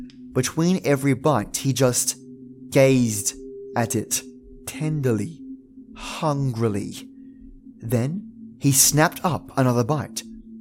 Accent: Austin, Texas, United States; Originally, I'm from Austin, and one thing I can never get used to is the total lack of nightlife here compared to there.

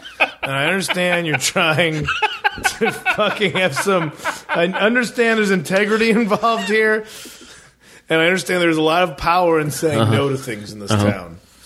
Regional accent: Midwest, United States; I don't have an accent like, or nothing. I'm from the Midwest, so we don't got no accents up there.

